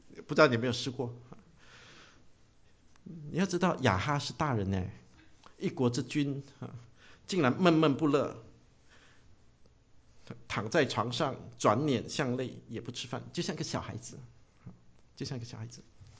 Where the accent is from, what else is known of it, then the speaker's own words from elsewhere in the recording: China; 我们中国人都说不最好不要做这个生意哈